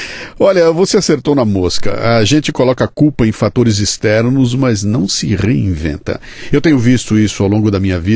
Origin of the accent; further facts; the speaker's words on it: Bauru, São Paulo, Brazil; eu sou de Bauru, interior de São Paulo, minha formação era para ser cartunista e escritor. Eu vim para São Paulo, estudei comunicação, me formei no Mackenzie